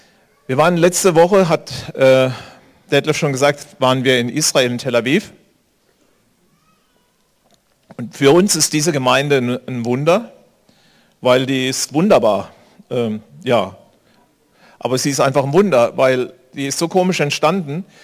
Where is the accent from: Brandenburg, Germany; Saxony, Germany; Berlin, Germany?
Berlin, Germany; ich bin ja eigentlich Berliner.